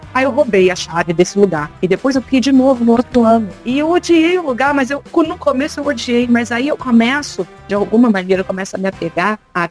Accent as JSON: {"language": "Portuguese", "region": "Rio de Janeiro", "country": "Brazil", "lives_now": "Portugal", "said": "Não queria mais morar no Brasil. Ele é paulista, eu sou carioca."}